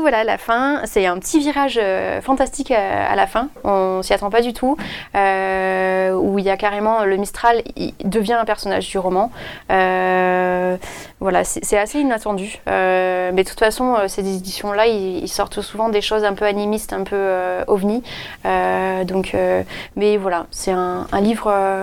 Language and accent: French; Provence-Alpes-Côte d'Azur, France; Et moi, j'ai grandi dans la Provence, donc ça m'a forcément touchée.